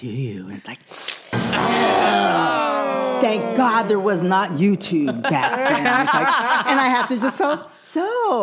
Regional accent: Las Vegas, Nevada, United States; I mean, here's the thing about growing up in Las Vegas.

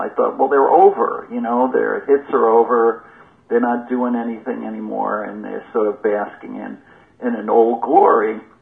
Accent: Jersey City, New Jersey, United States; growing up in Jersey City, I would hear Anthony, I would go to a public pool

